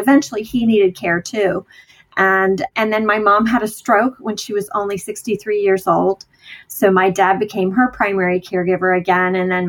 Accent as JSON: {"language": "English", "region": "Ohio", "country": "United States", "tie": "born or raised there", "said": "I grew up in Ohio and went to Ohio University."}